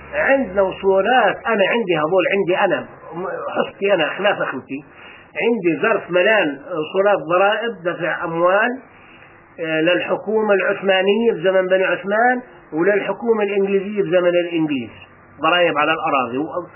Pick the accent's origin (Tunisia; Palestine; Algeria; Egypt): Palestine; فطلبوا مني هذا الطلب اني اثبت لهم اني انا فلسطيني